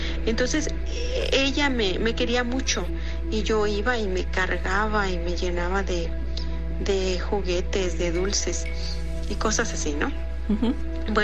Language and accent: Spanish; Guerrero, Mexico; Yo soy del estado de Guerrero.